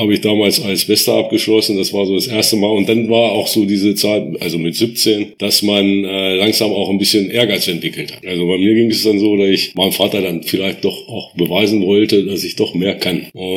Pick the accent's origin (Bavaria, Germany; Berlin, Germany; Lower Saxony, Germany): Lower Saxony, Germany; Göttingen; Ich bin 1958 geboren in Göttingen und bin seitdem auch in Holtensen immer geblieben, nie irgendwo anders gewesen.